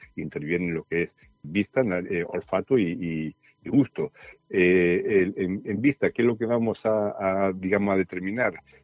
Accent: Puebla de los Infantes, Andalusia, Spain; En mi pueblo, Puebla de los Infantes, un pueblo de la provincia de Sevilla, en la Sierra Norte, un pueblo de secano, pero con mucha aguas y mucha cultura de agua.

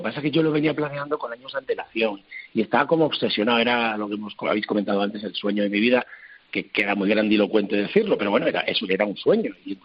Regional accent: La Puebla de Sancho Pérez, Extremadura, Spain; Mira, pues yo estoy en un pueblecito, en mi pueblo, la Puebla de Sancho Pérez, que es de la provincia de Badajoz. Estoy aquí con mi familia.

